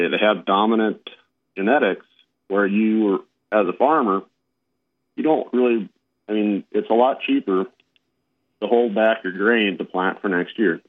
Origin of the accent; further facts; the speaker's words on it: North Dakota, United States; Well, I grew up in North Dakota and moved away for, I've done research in the paint and coating industry